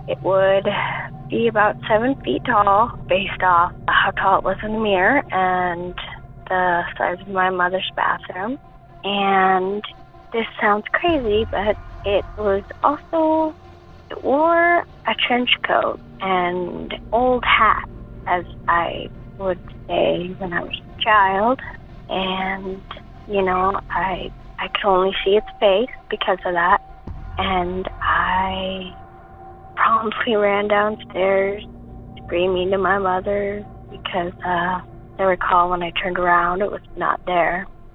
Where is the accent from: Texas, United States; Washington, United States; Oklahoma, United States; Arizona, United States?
Washington, United States; Seattle; I am from the West Seattle area.